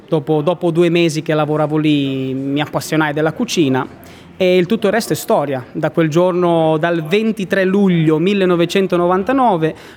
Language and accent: Italian; Milan, Lombardy, Italy; born there; io sono nato a Milano nel 1985